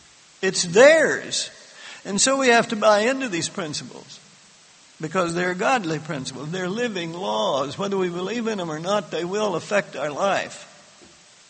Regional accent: Texas, United States; I'll put it in Texas this time since I am from Texas.

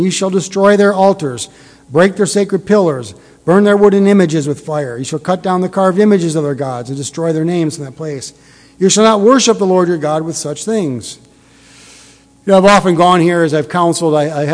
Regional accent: Detroit, Michigan, United States; This is still when I was growing up in the Detroit area.

